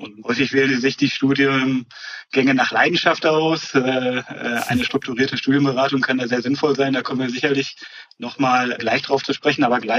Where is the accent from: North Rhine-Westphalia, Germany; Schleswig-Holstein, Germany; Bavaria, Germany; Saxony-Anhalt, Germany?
North Rhine-Westphalia, Germany; Münster; gehen wir einfach mal beispielsweise von meiner Heimatstadt Münster aus.